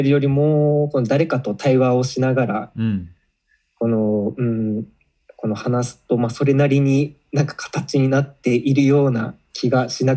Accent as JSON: {"language": "Japanese", "region": "Okinawa", "country": "Japan", "said": "僕も吉高も沖縄出身で、でも地元が一緒ってわけではなくて"}